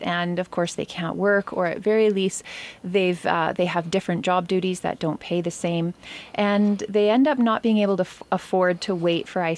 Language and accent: English; British Columbia, Canada; even though we as British Columbians may think that our insurance has these things covered